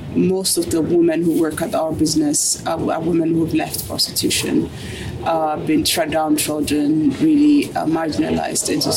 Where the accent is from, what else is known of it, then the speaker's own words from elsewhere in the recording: Ethiopia; English is a second language; I am from Ethiopia